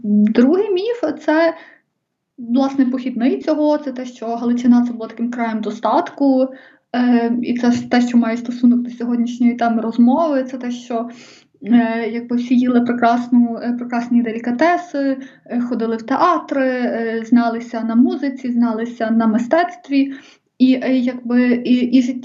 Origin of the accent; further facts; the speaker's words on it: Galicia, Ukraine; Ми, як галичани, хотіли б себе бачити належно.